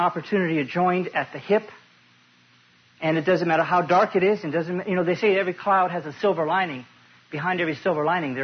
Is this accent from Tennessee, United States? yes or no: yes; Nashville, Tennessee, United States; We're from Nashville.